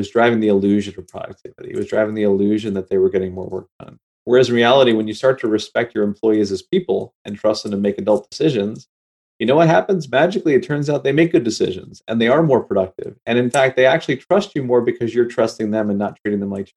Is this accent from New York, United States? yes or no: yes; New York, United States; I grew up in New York and I grew up in a fairly diverse place.